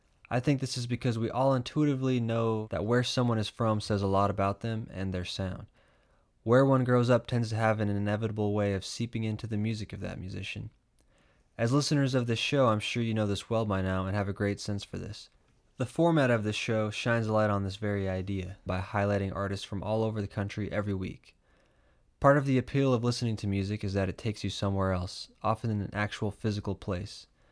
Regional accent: Utah, United States; I was born and raised in Utah, and that has certainly influenced my music. Its towering mountains and vast desert landscapes have no doubt shaped my sound as well as my lyricism. A couple of years ago, I moved to North Carolina.

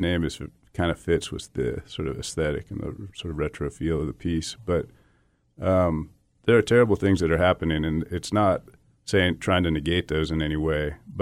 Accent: San Francisco, California, United States; And we're both from San Francisco, which is very biased in one direction.

